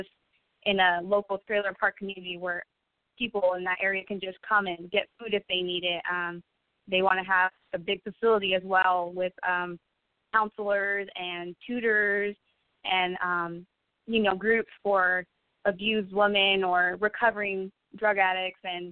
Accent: West Coast, United States; I'm originally from the West Coast, but I've been enjoying the East Coast, so.

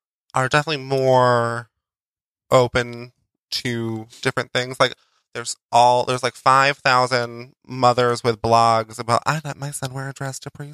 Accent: Colebrook, Connecticut, United States; Oh no, I just I'm from like Redneck Central in like northwestern Connecticut.

